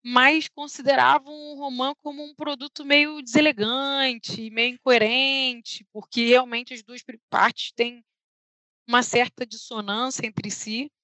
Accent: Rio de Janeiro, Brazil; Eu sou carioca, né? dá para perceber, mas enfim.

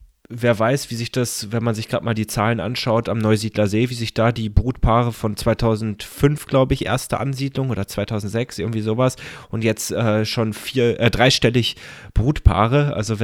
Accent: Southern Germany, Germany; Da freut man sich als Süddeutscher oder zumindest nicht Küstenorni schon mal auf die nächsten Jahre

